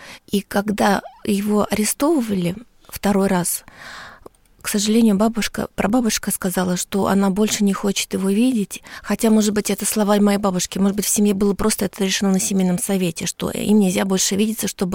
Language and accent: Russian; Moscow, Russia; Но у нас мы из Кунцевского района церквей действующих не было.